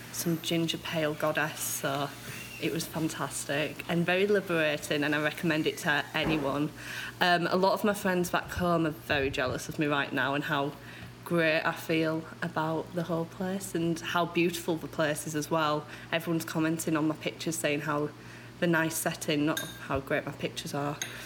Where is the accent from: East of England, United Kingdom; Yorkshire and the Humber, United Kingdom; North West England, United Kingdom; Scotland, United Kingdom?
North West England, United Kingdom; Manchester; I'm from Manchester, England